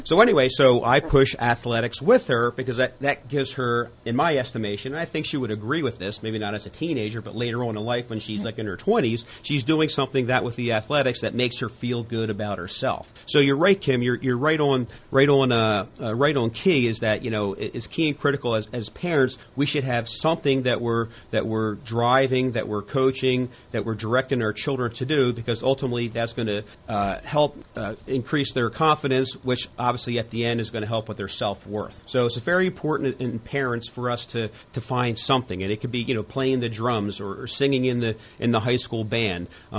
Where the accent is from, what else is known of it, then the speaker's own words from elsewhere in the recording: Pennsylvania, United States; born and raised in Chester County, great mom and dad, great sister Pam, that really gave me a solid foundation. And going to Penn State